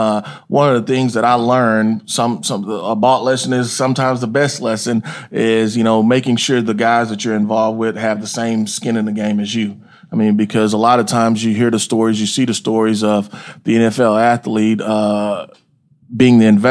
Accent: Mississippi, United States; Grew up in Mississippi, about 45 minutes east of Jackson. So been in the South, you know, my whole life as far as high school and college, and was privileged enough to play in New Orleans.

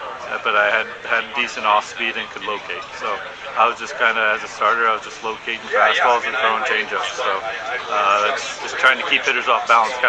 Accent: Illinois, United States; I'm from Southern Illinois. Just enjoying my time here.

